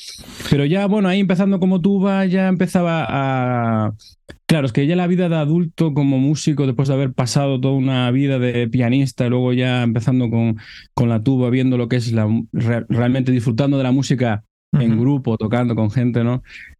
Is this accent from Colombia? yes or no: no; Marín, Galicia, Spain; born there; now in Canary Islands, Spain; yo soy gallego de nacimiento, nací en Marín, que es un pueblito que está en la provincia de Pontevedra, pero bueno, ya llevo viviendo en Canarias pues casi ya para, a ver, 15, 17 años por ahí